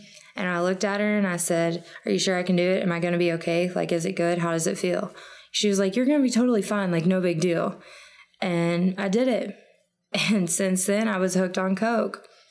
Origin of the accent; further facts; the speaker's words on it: Dallas, Texas, United States; also born or lived in Keesler Air Force Base; I'm from Dallas, Texas. My clean date is March 17th, 2017. A little bit about my childhood. I was born on the Keesler Air Force Base, so I was a military brat.